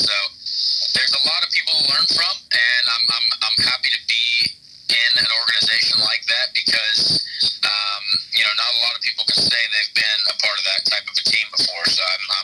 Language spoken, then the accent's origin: English; Indianapolis, Indiana, United States; Well, it's my hometown. You know, I'm the only one in the field who's literally born in, you know, the north side of Indianapolis. So it's my home race, my hometown, a lot of family there, a lot of friends around.